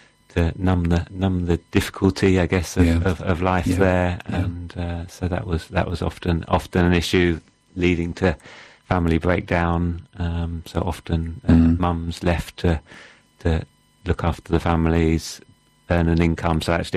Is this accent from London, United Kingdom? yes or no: yes; London, United Kingdom; also born or lived in Peru; now in Eastbourne, United Kingdom; Yeah, I come from South London.